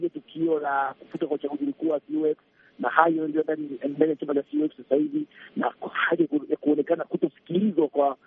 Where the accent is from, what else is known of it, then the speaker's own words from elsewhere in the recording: Tanzania; Kwangu mimi kama mwanahabari na kama raia na kama Mtanzania